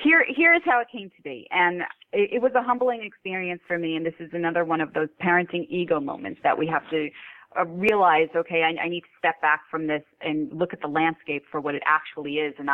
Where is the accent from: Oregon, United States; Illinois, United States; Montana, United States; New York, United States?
New York, United States; Brooklyn; I was raised in Brooklyn, New York. I am a loud person.